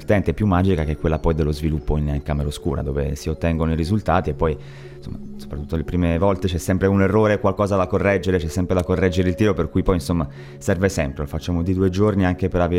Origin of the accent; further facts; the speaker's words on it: Carloforte, Sardinia, Italy; un progetto dedicato alla mia terra natale che si intitolava Uisa, era dedicato appunto a Carloforte